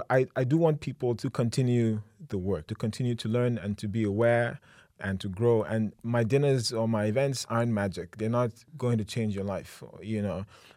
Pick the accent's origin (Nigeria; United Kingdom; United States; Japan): Nigeria; But I'm Nigerian. I cook Nigerian food. I think the menu is going to be some staples from where I'm from.